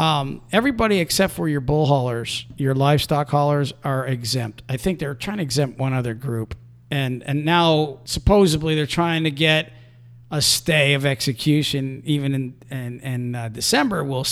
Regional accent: United States; But like as an American, right, you can't hire a truck driver from another country

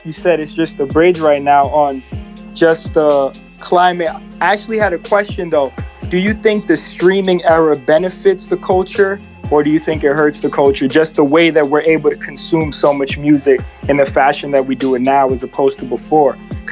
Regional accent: New York, United States; I grew up in New York

